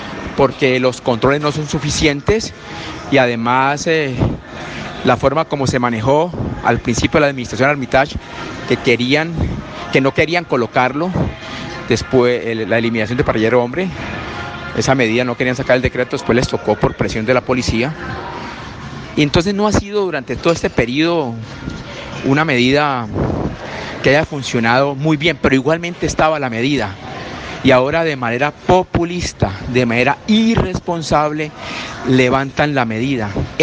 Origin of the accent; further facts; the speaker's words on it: Cali, Valle del Cauca, Colombia; como caleño y como exalcalde de Cali